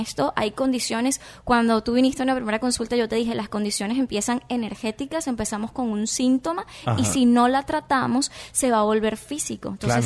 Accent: Venezuela; now in Miami, United States; Imagínate, venezolana

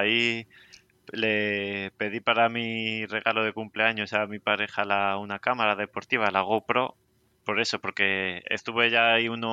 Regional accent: Madrid, Community of Madrid, Spain; now in Galicia, Spain; Yo también los he sufrido aquí al llegar, todavía soy el madrileño, vamos.

